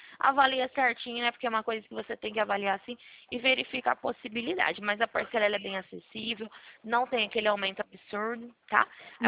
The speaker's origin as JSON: {"language": "Portuguese", "town": "Ribeirão Preto", "region": "São Paulo", "country": "Brazil", "said": "como eu sou de Ribeirão Preto também"}